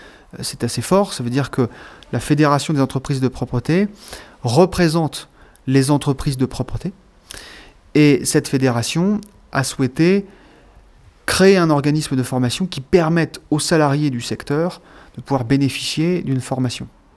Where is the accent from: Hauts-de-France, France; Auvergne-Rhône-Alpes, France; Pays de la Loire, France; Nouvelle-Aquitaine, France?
Pays de la Loire, France; Nantes; à la suite de mes études à Nantes, puisque je suis nantais.